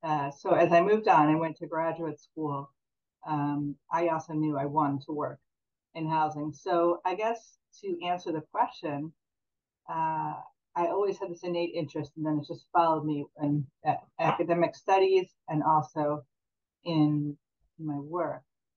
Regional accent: Chicago, Illinois, United States; I mean, I grew up in the South Side of Chicago.

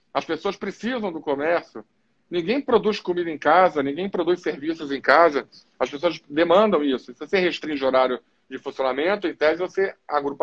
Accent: Rio de Janeiro, Brazil; now in São Paulo, Brazil; Rio, mas eu moro em São

